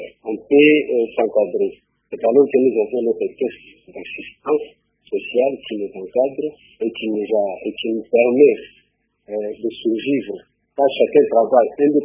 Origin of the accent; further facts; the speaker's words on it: Katanga, DR Congo; je peux parler en Swahili parce que moi j'ai grandi au Chaba.